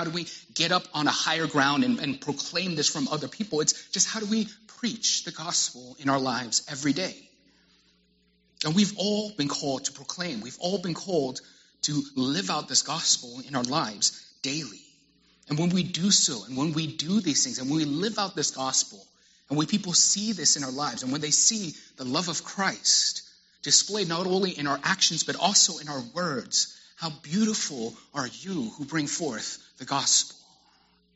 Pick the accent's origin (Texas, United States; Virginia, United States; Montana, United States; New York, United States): Texas, United States; I don't know if it's because I'm Texan.